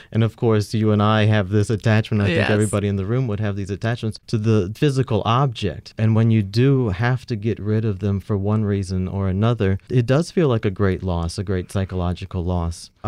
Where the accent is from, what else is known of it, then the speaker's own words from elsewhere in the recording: New Orleans, Louisiana, United States; You know, I grew up in New Orleans, and in high school we read Kate Chopin, but that's the only New Orleans literature that I had read